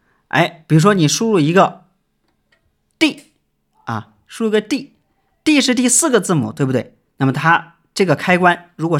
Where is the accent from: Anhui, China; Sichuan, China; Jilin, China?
Sichuan, China; 尤其是比如一些讲粤语还有我们四川人讲四川话的朋友啊